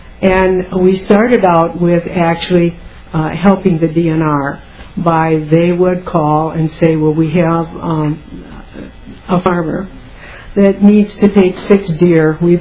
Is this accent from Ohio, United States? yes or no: no; Mora, Minnesota, United States; I come from East Central Minnesota. Our mailing address is Mora. Our farm is 13 miles south of Mille Lacs Lake.